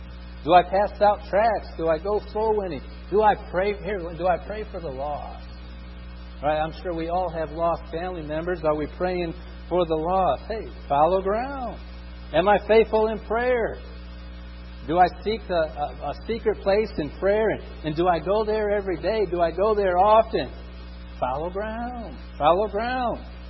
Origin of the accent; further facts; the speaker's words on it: Indiana, United States; Now, I grew up in Indiana.